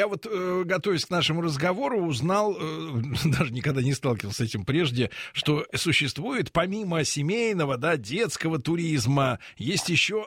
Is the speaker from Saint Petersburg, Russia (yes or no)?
yes; Saint Petersburg, Russia; Я сам ленинградец, знаю, о чем говорю.